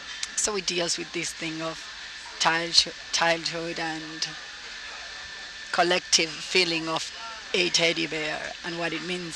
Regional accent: Buenos Aires, Argentina; moved away as an adult; now in Miami, United States; I was raised in Buenos Aires. I arrived to Miami by kind of coincidence for personal matters 4 years ago

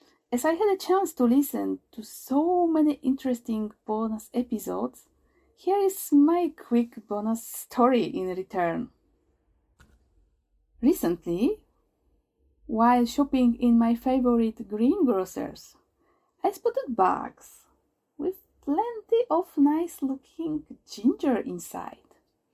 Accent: Poland; English is a second language; now in Japan; I'm from Poland and I live in Japan.

